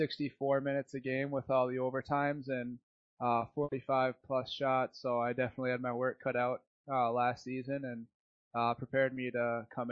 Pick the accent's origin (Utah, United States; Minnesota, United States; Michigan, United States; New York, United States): Minnesota, United States; Stillwater; I grew up in Stillwater, Minnesota, and I've been playing hockey pretty much my whole life.